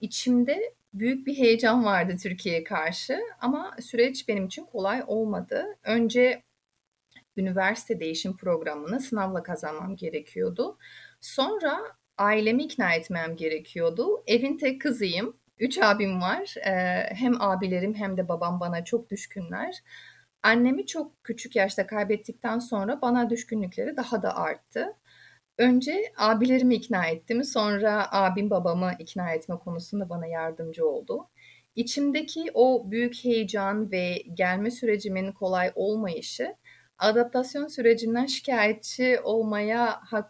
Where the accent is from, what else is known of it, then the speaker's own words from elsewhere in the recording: Kyrgyzstan; born there; Turkish is a second language; Kırgızistan'da doğdum ama milletim Özbek. Özbek kültüründe, örf adetinde büyüdüm.